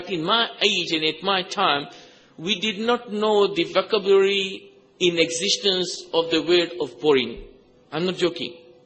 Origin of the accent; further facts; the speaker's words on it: Fiji; I'm from Fiji.